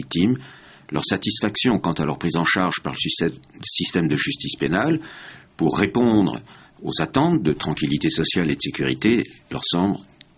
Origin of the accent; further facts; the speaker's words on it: Brittany, France; now in Pau, France; Non, parce que je suis breton d'origine.